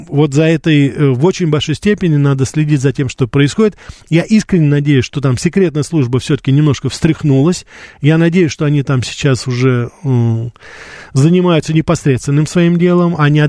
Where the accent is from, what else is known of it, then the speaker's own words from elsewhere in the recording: Moscow Oblast, Russia; мы в детстве, я помню, в Подмосковье занимались этим